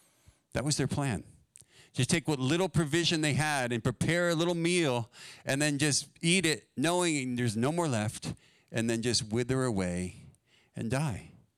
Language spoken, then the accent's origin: English; New Jersey, United States; And so I got a crash course in country music because I grew up in New Jersey.